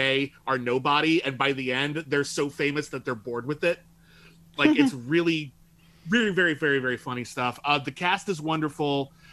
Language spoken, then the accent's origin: English; Los Angeles, California, United States; You know, I grew up in Los Angeles. I love movies that are about Los Angeles